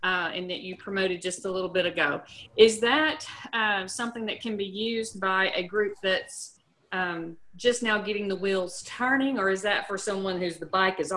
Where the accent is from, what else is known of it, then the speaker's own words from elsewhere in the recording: Paducah, Kentucky, United States; I am from Paducah, Kentucky.